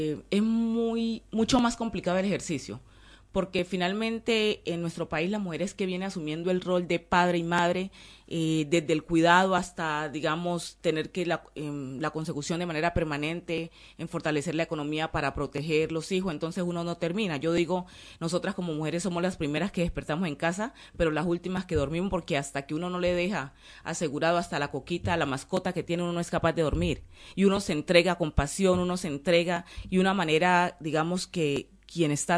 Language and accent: Spanish; Colombia; cómo nosotros como colombianos vamos a garantizar como país, como Estado